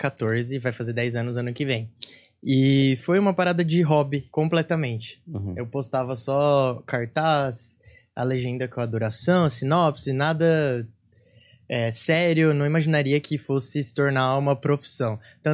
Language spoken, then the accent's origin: Portuguese; Regente Feijó, São Paulo, Brazil; now in São Paulo, Brazil; E aí eu mudei para São Paulo, eu sou do interior, sou de Regente Feijão, uma cidade de 20 mil habitantes, que fica do lado. Uhum. De Presidente Prudente. Uhum. Longeão daqui de São Paulo. E aí eu mudei pra cá em 2016